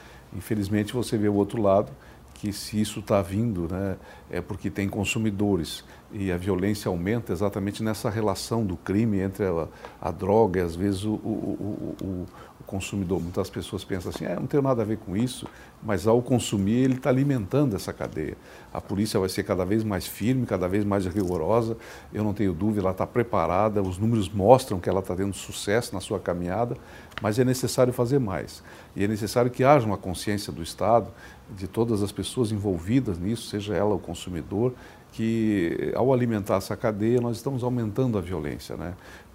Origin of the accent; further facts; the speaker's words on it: Santa Catarina, Brazil; isso a gente quer significar como uma coisa que nos orgulha como catarinense